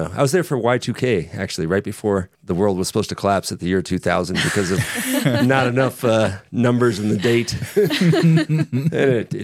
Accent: United States; And as an American, I really have no clue about the issues.

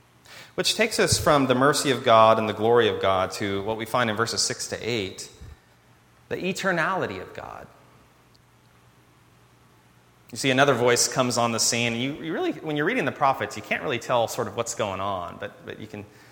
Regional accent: Tracy, California, United States; I grew up in Tracy, and as a fourth-generation Californian, grew up in Tracy over the Altamont Pass, about 200 miles north of here, a prison town, like this one.

